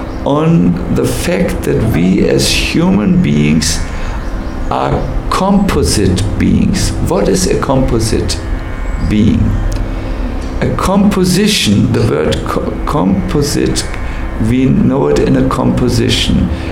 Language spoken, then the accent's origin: English; Germany; English is a second language; I was born in Germany and brought up in Germany.